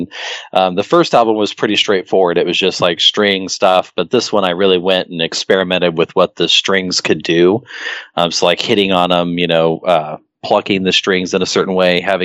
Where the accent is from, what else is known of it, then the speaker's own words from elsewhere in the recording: Midwest, United States; I come from the Midwest. I can wade in the snow, and this is nothing, you pansies.